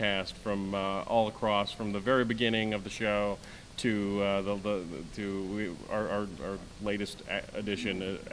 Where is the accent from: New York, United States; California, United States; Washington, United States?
California, United States; And I'm a Southern California boy.